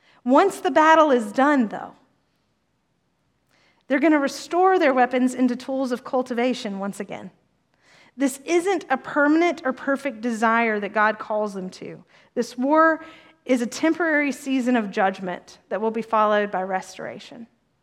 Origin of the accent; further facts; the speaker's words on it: Alabama, United States; I'm from Alabama, and I was in Alabama, and I'm like, I know that tone.